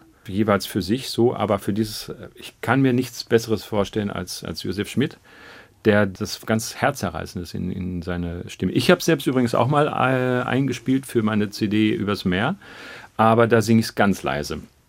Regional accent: Lünen, North Rhine-Westphalia, Germany; Ich bin ja im Münsterland auf die Welt gekommen. Lünen ist eine geteilte Stadt, ist halb Paderborn und halb Münsterland. Ich bin im Münsterland, also im Bistum Münster geboren und meine Jugend habe ich dann tatsächlich im Bistum Paderborn zugebracht.

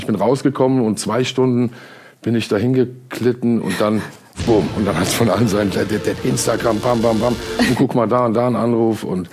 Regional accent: Limburg, Hesse, Germany; Limburg, meine Heimat, dort bin ich geboren und dort will ich auch bleiben.

